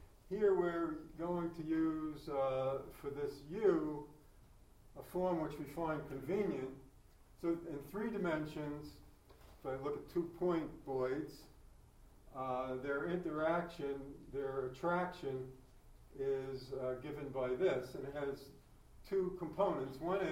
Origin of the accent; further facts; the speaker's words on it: New York, United States; I'll call them voids, since I'm from New York